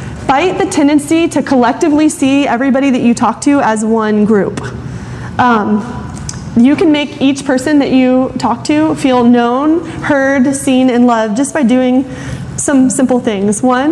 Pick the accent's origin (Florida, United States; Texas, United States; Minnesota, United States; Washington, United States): Florida, United States; I'm from Florida. It's like an hour difference.